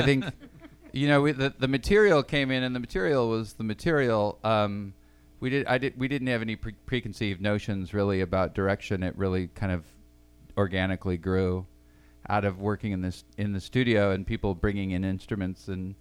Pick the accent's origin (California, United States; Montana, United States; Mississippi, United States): Montana, United States; Helena; Yeah, so I grew up in Montana. I grew up in Helena, Montana.